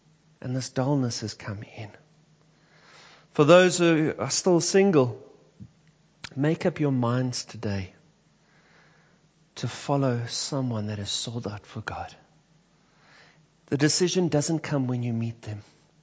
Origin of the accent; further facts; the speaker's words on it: Johannesburg, Gauteng, South Africa; maybe it was because I was from the south of Joburg, and my accent was a bit staunch